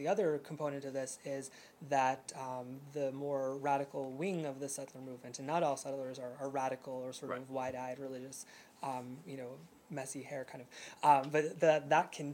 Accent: United States; now in Israel; I'd say during the time that I've been in Israel, the day that I, as an American, felt the least Israeli was on Memorial Day

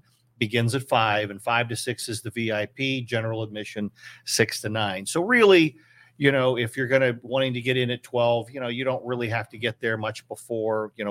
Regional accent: Ohio, United States; I grew up in Northeast Ohio, too. I'm as much of a football nut as anybody.

